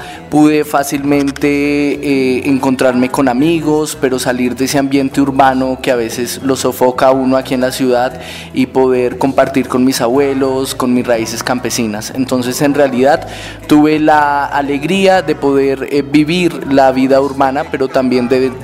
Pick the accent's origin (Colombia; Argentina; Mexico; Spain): Colombia; Bogotá; de crecer y de vivir mi infancia en un ambiente urbano, en un ambiente rural también. Yo soy bogotano, nací aquí en Bogotá, pero mis raíces son boyacenses y tolimenses.